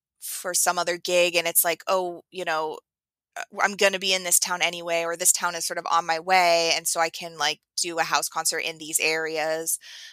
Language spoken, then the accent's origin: English; Oregon, United States; now in Tucson, United States; so I'm from Oregon originally. I live in Tucson, Arizona now